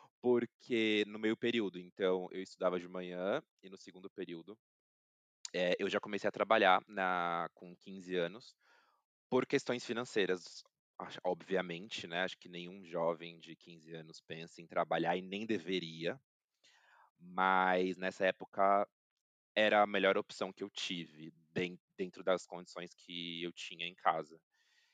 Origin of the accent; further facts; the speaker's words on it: São Bernardo do Campo, São Paulo, Brazil; born there; tenho 27 anos, nasci aqui em São Paulo, especificamente na Grande São Paulo, em São Bernardo do Campo, moro com a minha família.